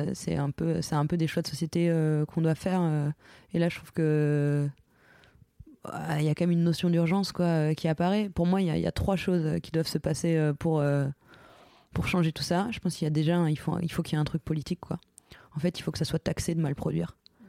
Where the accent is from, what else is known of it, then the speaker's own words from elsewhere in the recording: Grand Est, France; Je suis de Lorraine, où si tu vas dans le nord ou dans le nord-est, c'est quand même un bassin qui a été laminé par le départ de ces industries textiles.